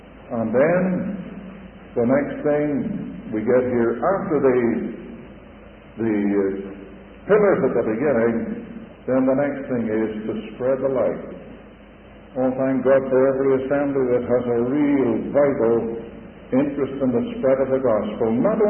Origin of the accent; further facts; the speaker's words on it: Ireland; born there; I've already told you that I'm an Irishman. That's where I was born.